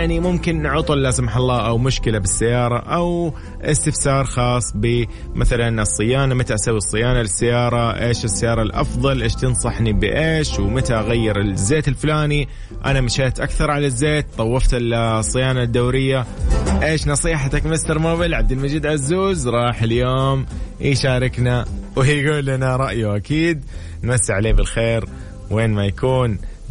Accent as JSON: {"language": "Arabic", "country": "Saudi Arabia", "said": "أوكي في أماكن عندنا في السعودية فيها ثلج"}